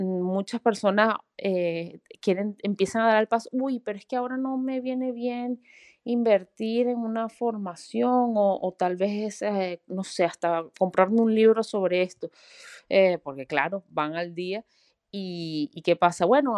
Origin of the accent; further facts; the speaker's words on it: Venezuela; como venezolana viví en Venezuela tuvimos varios episodios